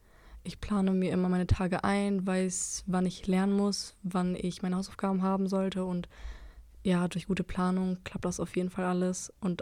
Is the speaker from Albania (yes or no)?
yes; Albania; mein Heimatland noch ein bisschen zu genießen